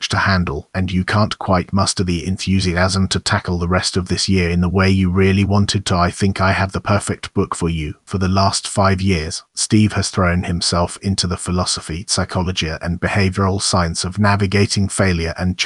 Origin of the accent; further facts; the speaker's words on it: United Kingdom; But as a Brit enduringly baffled by Brexit or what's happening with international politics